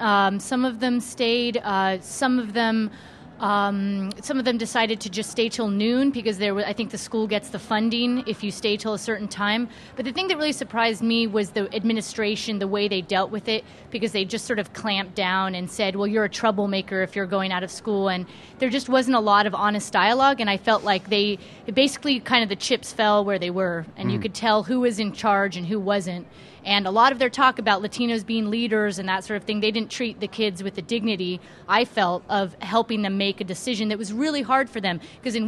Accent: California, United States; from California

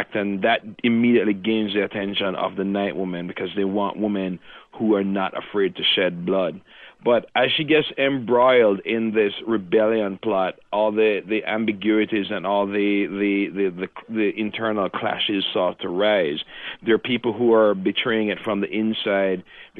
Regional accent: Jamaica; moved away as an adult; now in Minneapolis, United States; Yeah, I grew up in Jamaica. I was born there. I was born in Jamaica in 1970, and I've lived there most of my life. I've been living in Minneapolis now since 2007. But that's where I'm from

